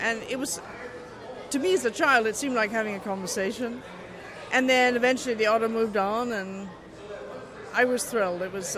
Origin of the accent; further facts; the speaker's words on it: Tipperary, Ireland; I grew up deep in the Irish countryside in Tipperary, and I was very lucky. We grew up in front of a large lake, lots of woods, and so nature was all around me.